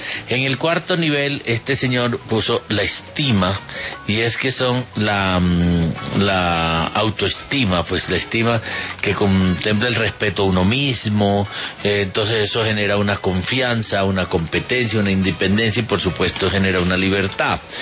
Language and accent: Spanish; Colombia; los derechos que nosotros como colombianos tenemos